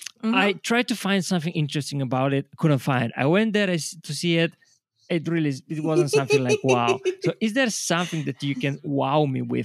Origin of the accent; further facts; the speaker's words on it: Bulgaria; now in United Kingdom; because I'm from Bulgaria, we sit down, and that's how things are happening, you know.